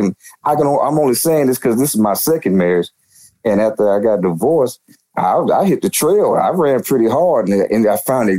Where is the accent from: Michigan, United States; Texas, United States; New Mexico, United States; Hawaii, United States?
Texas, United States; Houston; I said, nigga, I'm from Houston. We don't listen to none of that shit.